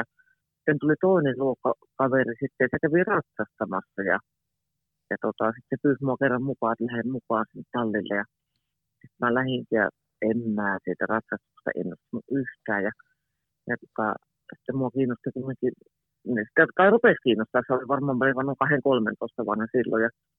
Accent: Jyväskylä, Central Finland, Finland; also born or lived in Helsinki; mä oon syntynyt itse Helsingissä ja 10-vuotiaana muutettiin Jyväskylään, tai olin 10-vuotias, kun muutettiin Jyväskylään

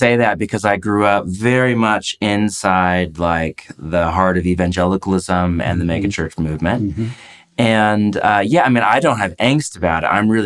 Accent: California, United States; Grew up in the Bay Area of California, what's now called Silicon Valley.

